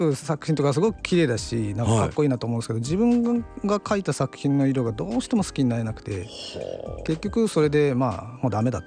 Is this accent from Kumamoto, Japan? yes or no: yes; Yabe, Kumamoto, Japan; 大和町ですけど、以前は矢部町矢部町ですか、